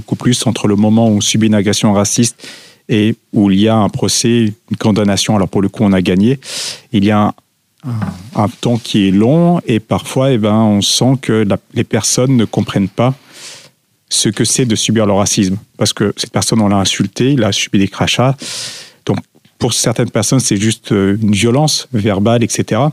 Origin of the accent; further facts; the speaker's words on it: Paris, Île-de-France, France; born there; Donc, je suis né à Paris, assez cosmopolite.